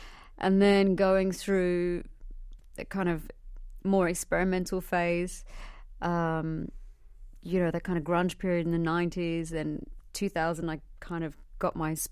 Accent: Melbourne, Victoria, Australia; We actually did an exhibition in my hometown, Melbourne, at the Performing Arts Museum there.

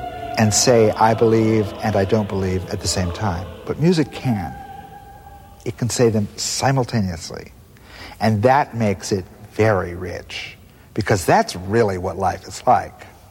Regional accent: Washington, United States; Well, I'm from the West. I grew up in a totally sort of ordinary rural situation, a little town in the state of Washington, right on the border of Idaho.

